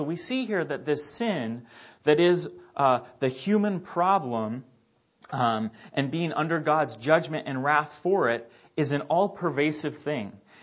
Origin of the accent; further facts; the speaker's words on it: Seattle, Washington, United States; So I grew up in the Seattle area